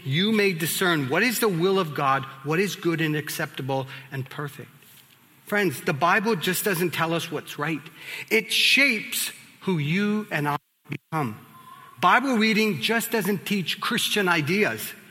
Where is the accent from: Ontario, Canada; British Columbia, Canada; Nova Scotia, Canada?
British Columbia, Canada; Vancouver; I grew up in East Van where, you know, you don't let people talk that like with you.